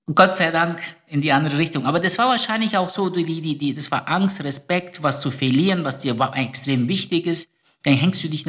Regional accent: Tunceli, Tunceli Province, Turkey; Also ganz stolz sind sie zum Beispiel, wenn sie in Ostanatolien sind. Ich komme aus Tunceli.

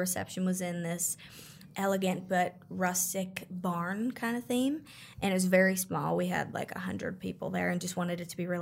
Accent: Pittsburgh, Pennsylvania, United States; since I'm from Pittsburgh, I never knew that I was going to see myself being with somebody extremely country.

